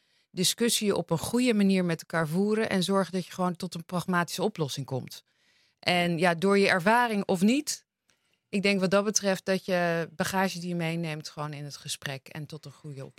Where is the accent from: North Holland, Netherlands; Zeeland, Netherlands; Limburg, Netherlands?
North Holland, Netherlands; Laren; Ik ben geboren en getogen in Laren. Mijn ouders wonen nog, mijn zusje en mijn kinderen.